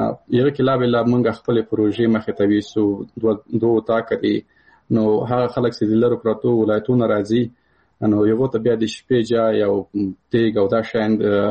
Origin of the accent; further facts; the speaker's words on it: Paktia, Afghanistan; مثال زه د کابل د پکتیا يم